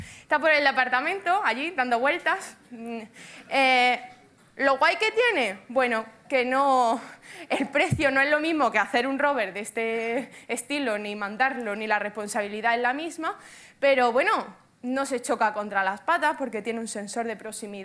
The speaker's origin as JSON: {"language": "Spanish", "town": "Granada", "region": "Andalusia", "country": "Spain", "accent": "Granada", "said": "que soy de Granada, tengo un acento, pues cerraillo, de Granada. Llevo ya 10 años viviendo fuera de Granada, entre Barcelona y Madrid y tal."}